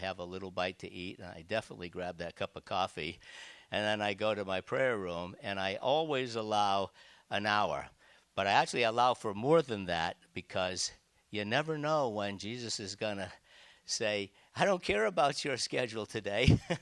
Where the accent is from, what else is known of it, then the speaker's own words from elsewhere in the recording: New England, United States; I'm from New England.